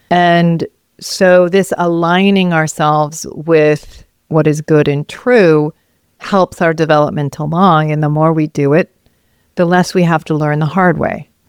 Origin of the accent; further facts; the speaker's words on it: Vermont, United States; It might be something about growing up in Vermont, New England.